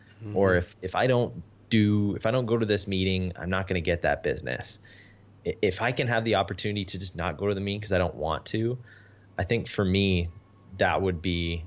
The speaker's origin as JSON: {"language": "English", "country": "Canada", "said": "I'm Canadian"}